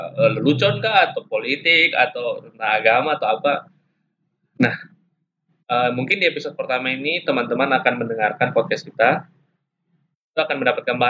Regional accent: Jakarta, Indonesia; kita nih anak Jakarta Selatan yang sering naik MRT kan.

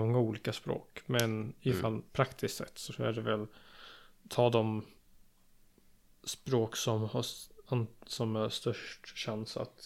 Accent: Sweden; som svensk som redan kan engelska, så skulle jag väl säga de viktigaste språken att lära sig

